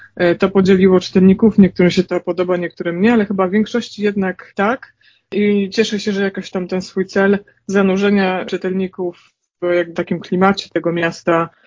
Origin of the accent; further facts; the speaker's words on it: Warsaw, Masovian Voivodeship, Poland; używam ich dlatego, że jestem z Warszawy, czyli po prostu wydawało mi się coś naturalne, że wszyscy tak mówią, a się potem okazywało, że jednak nie. Ja ponieważ mam takie dwa życia, że tak powiem, to w Warszawie i to w lesie, na wsi, tam pod Brodnicą.